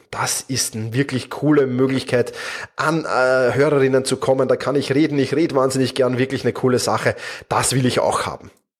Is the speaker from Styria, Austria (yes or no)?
no; Vienna, Austria; accent: Viennese; Ich bin Wiener, das hörst du auch. In der Regel bekomme ich dafür eigentlich positiv, also nicht, dass ich Wiener bin, sondern für meinen Wiener Dialekt ganz positives Feedback.